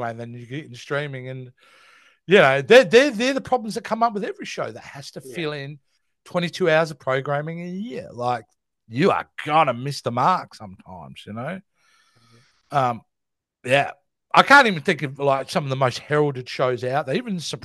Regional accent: Australia; being Australian, I moderate sometimes the language I use online than what I would do in my everyday life. We're a colourful bunch down here.

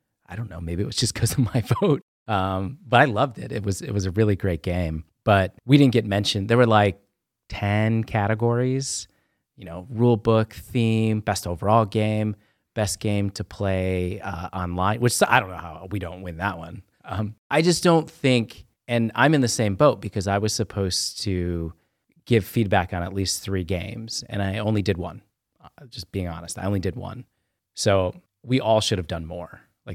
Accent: New York, United States; I'm from New York.

